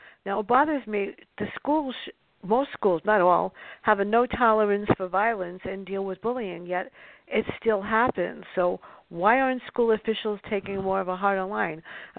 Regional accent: Bronx, New York, United States; I guess growing up in the Bronx, I learned that you have to keep your eyes and ears open.

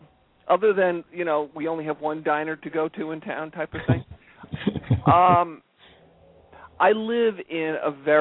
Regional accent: New York, United States; I grew up on Long Island, and we had a little plot like everybody else did.

